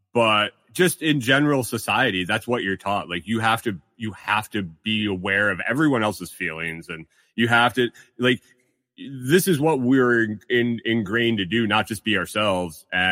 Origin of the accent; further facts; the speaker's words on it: Palmyra, New York, United States; I grew up near Palmyra, New York